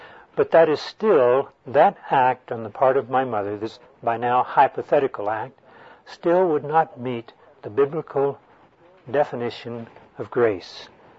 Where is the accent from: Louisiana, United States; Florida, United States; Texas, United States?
Texas, United States; Tyler; When I was a boy, growing up in Tyler, Texas, we lived very close to a railroad spur that ran through our town